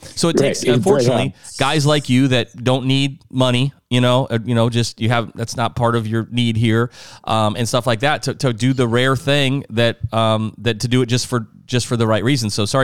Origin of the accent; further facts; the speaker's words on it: South Dakota, United States; You know, I'm a Midwest guy. I'm from South Dakota originally, so I kind of feel like I have those what we call Midwestern values